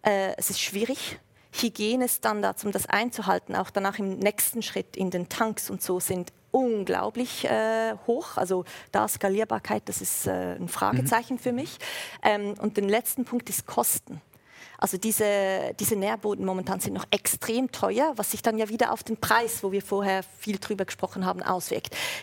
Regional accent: Switzerland; accent: Swiss; also die Schweiz ist, wo wir herkommen. Ich meine, mein Akzent, oder? Ja. Ich kann es nicht verstecken.

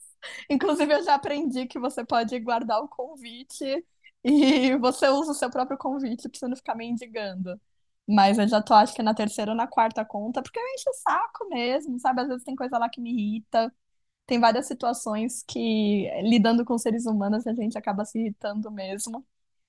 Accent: São Paulo, Brazil; E eu sou de São Paulo

